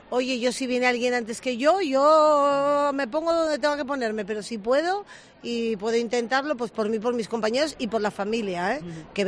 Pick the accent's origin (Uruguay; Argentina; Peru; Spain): Spain; Bilbao, Basque Country; moved away; yo soy de Bilbao y llevo 30 años aquí